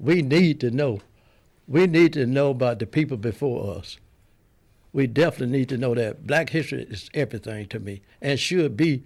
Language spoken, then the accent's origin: English; Columbus, Georgia, United States; moved away as an adult; First of all, I was born right here in Columbus, Georgia. I came out of a little place called Marshallville, over on the south side next to Elizabeth Cannon home. There, when I left there, I left home when I was 19 years old, joined the military.